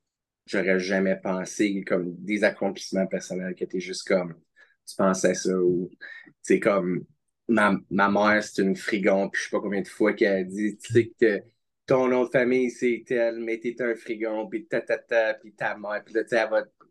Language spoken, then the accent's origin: French; Ontario, Canada; also born or lived in Quebec; j'ai été élevé, t'sais, dans l'Ontario, mais après ça, t'es élevé au Québec. T'sais, je pense que tu restes québécois pas mal.